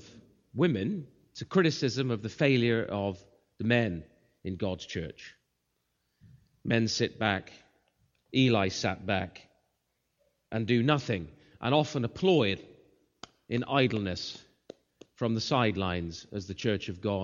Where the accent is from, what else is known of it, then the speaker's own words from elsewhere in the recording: England, United Kingdom; I'm from England